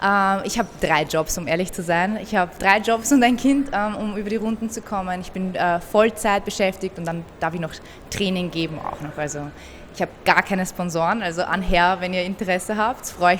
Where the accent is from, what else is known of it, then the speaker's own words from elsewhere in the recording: Austria; born there; Genau, also meine Eltern kommen aus dem Iran, ich bin hier geboren, aber ich würde doch sagen, dass ich Perserin bin. Aber genauso sage ich, ich bin Österreicherin, also man ist da so dazwischen.